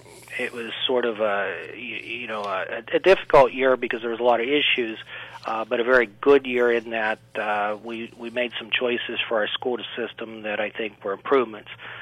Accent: Shakora, United States; I grew up in Butler County, specifically Shakora, so I am a local product and very happy to have put down roots in my community.

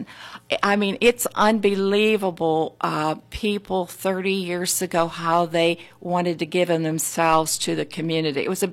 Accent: Butler, Pennsylvania, United States; now in Evans City, United States; No, I'm from Evans City. I was born and raised in Butler, but I married a man from Evans City, and I moved there, and that's where we raised our children, and that's where I live today.

